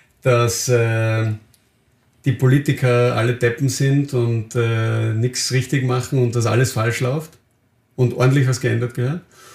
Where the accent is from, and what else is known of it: Austria